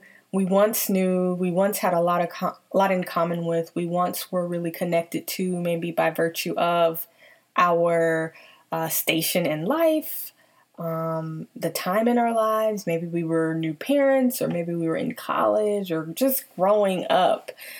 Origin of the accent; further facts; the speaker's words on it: Nashville, Tennessee, United States; now in Washington, D.C., United States; capital where I live, Washington, D.C., after spending a delightful week in Nashville, Tennessee, my hometown.